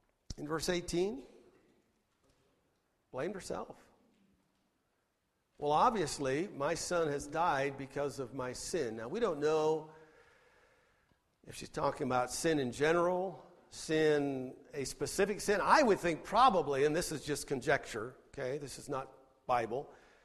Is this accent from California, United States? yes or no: no; Twin Falls, Idaho, United States; my best friend, Jim Mott, we grew up together in Twin Falls, Idaho, did everything together.